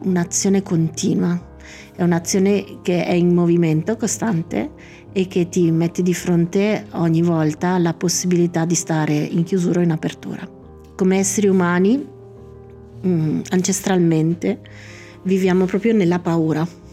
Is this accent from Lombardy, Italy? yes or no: yes; Lombardy, Italy; In realtà noi che veniamo dalla Lombardia, per noi è tantissimo